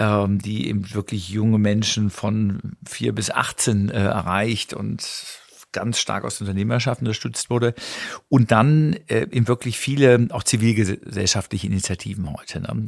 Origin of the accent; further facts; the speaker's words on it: Wuppertal, North Rhine-Westphalia, Germany; ich komme ja nun aus Wuppertal